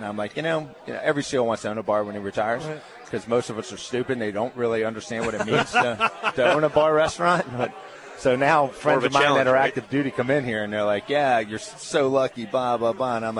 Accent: Maryland, United States; also born or lived in Virginia Beach; I grew up in Maryland and spent the vast majority of my career in Virginia Beach, and I got a big thing for the Chesapeake Bay and blue crab.

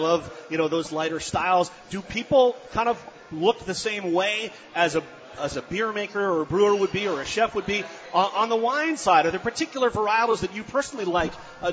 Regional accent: East Coast, United States; It's the memories that we have, Edie, when you and I were growing up on the East Coast.

